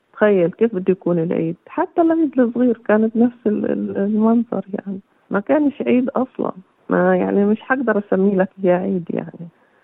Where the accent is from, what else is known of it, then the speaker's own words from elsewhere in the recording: Palestine; طبعا احنا كفلسطينيين في عنا بنطبخ، بنعمل كعك وبنطبخ سمجية